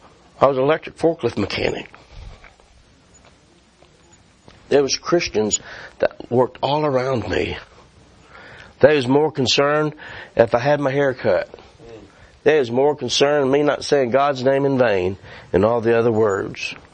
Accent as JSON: {"language": "English", "town": "White Settlement", "region": "Texas", "country": "United States", "tie": "born or raised there", "said": "Now mind you … I grew up in White Settlement, Texas."}